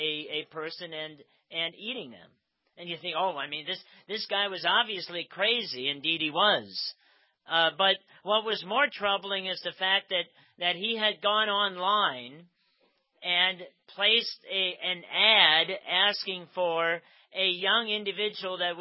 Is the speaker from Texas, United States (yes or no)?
no; Sugarcreek, Ohio, United States; And then, of course, I come from Amish country, and, you know, that is supposedly the ideal world because, well, 3 million people come to Sugar Creek every year to enjoy what we have to offer.